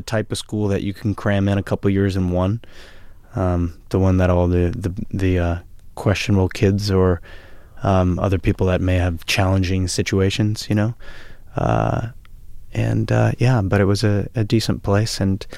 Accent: Louisiana, United States; born there; And I was born in Louisiana, by the way, so not too far from Texas.

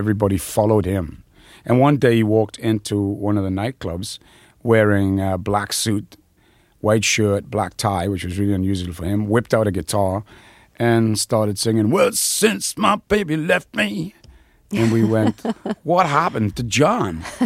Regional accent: Newcastle upon Tyne, North East England, United Kingdom; folk music in Newcastle, in my hometown, didn't mean that you had to sit around a campfire with a guitar

